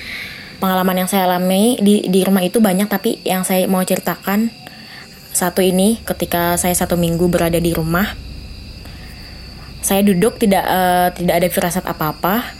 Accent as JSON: {"language": "Indonesian", "region": "Kalimantan", "country": "Indonesia", "said": "Asal saya dari Kalimantan."}